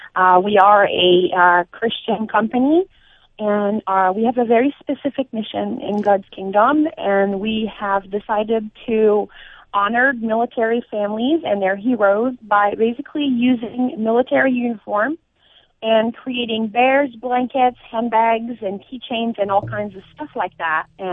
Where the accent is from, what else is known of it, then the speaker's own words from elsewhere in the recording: Montreal, Quebec, Canada; Well, I am originally from Montreal, so I'm from French origin.